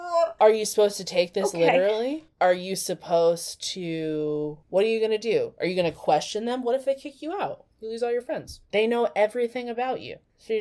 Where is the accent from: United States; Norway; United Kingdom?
United States; Los Angeles, California; And like, I grew up in Los Angeles.